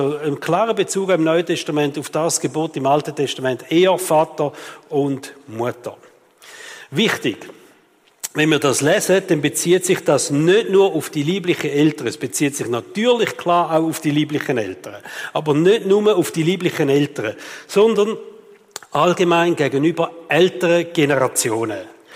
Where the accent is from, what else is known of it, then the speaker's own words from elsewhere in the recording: Switzerland; Als Schweizer mit der Stimmberechtigung.